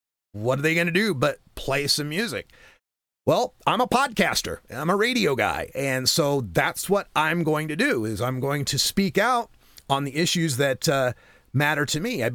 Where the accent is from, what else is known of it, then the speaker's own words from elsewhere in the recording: Idaho, United States; moved away as an adult; now in Oregon, United States; My background, I was born in Idaho, and I was raised there, but I've moved to Oregon in the 21st century and love it.